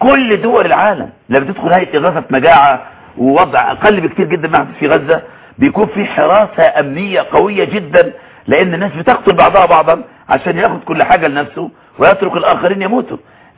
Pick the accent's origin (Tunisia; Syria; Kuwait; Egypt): Egypt; زي ما بيقولوا عندنا في مصر